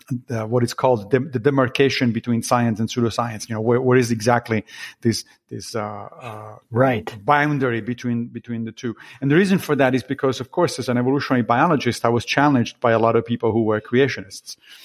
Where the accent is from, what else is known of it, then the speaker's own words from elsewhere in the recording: Italy; I grew up in Italy. And in Italy, you had to take 3 years of philosophy in high school.